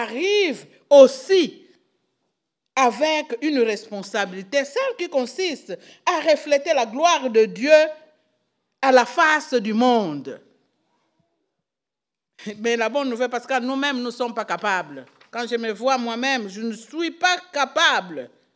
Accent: Madouda, Kongo Central, DR Congo; Et nous sommes du Congo-Kinshasa. Et pour arriver à ce village, il faut passer Boma, il faut passer Tchela pour arriver à Madouda. Nous sommes originaires de Madouda.

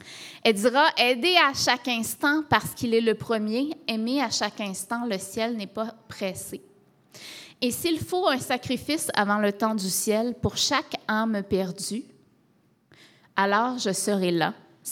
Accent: Matane, Quebec, Canada; also born or lived in Rimouski; moi je viens de Matane, j'habitais à Rimouski aussi

